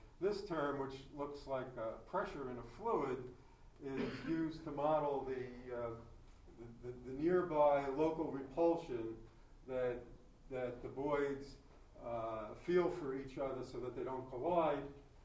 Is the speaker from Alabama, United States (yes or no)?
no; New York, United States; I'll call them voids, since I'm from New York